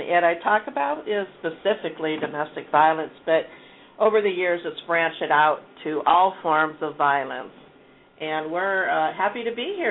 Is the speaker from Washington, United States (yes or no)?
yes; Vancouver, Washington, United States; On Monday, I started in my hometown of Vancouver